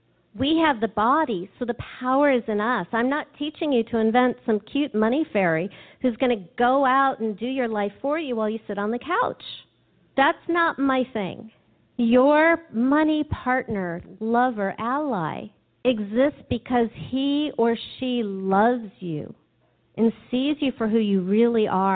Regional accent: California, United States; Maybe because I'm from California and spirituality comes easy.

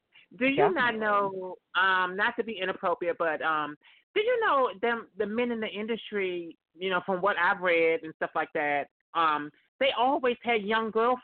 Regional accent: Washington, District of Columbia, United States; as she said. I'm from Washington, D.C.

